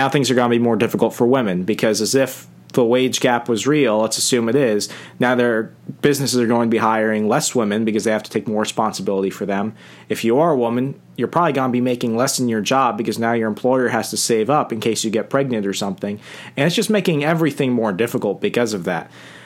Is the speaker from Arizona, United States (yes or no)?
yes; Sierra Vista, Arizona, United States; Perfect. That's my hometown.